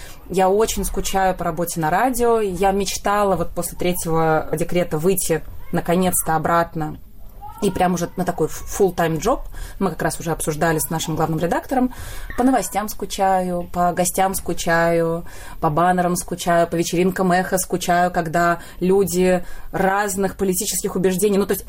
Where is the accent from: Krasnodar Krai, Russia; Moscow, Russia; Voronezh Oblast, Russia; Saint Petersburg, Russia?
Saint Petersburg, Russia; В Петербурге я прожила 31 год своей жизни. Училась в Академии театральной на Маховой на театроведческом факультете.